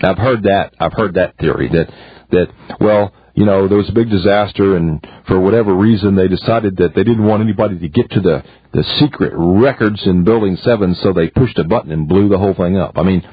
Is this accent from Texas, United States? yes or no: yes; Austin, Texas, United States; That video came from Austin, Texas. That came from my hometown.